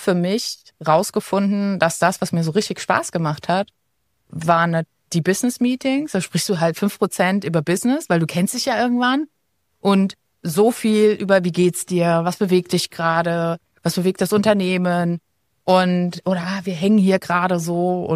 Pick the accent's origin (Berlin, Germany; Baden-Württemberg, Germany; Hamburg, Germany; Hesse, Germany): Hesse, Germany; Limburg an der Lahn; ich komme ja aus Limburg, Limburg an der Lahn.